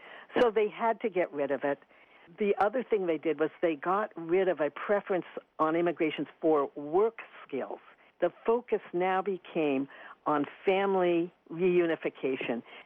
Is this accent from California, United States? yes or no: yes; California, United States; I'm from California, so the West Coast, the majority of minorities are Asian.